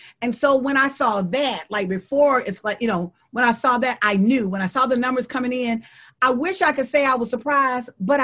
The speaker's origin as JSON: {"language": "English", "region": "Alabama", "country": "United States", "said": "I'm from Alabama, right? So I can tell you a little bit about voter suppression."}